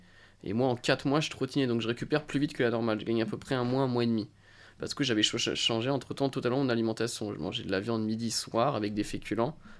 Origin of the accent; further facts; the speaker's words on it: Île-de-France, France; j'ai commencé dans le 77, des salles de quartier, là d'où je viens, etc.